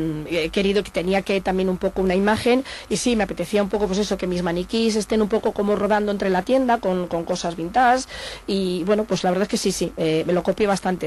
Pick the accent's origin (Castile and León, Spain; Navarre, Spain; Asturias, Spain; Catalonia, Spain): Castile and León, Spain; Palencia; en que somos de Palencia, de castellanos